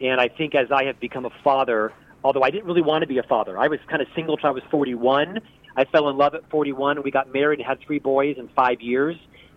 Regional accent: Orlando, Florida, United States; So I'm actually from Orlando, Florida.

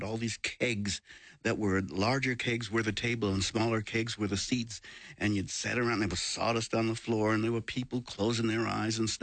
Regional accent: Puerto Rico; born there; also born or lived in Roxbury, Massachusetts; I was born in Puerto Rico, and I lived in Roxbury, Massachusetts, which was predominantly black neighborhood and Puerto Rican West Indian.

